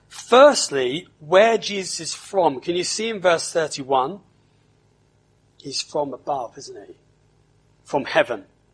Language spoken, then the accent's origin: English; London, United Kingdom; I'm from London. Yeah. I'm from West London. That's even better, isn't it? Yes. I'm from Ealing in West London. It's not so nice part, though. Hamwell's not a great part of Ealing.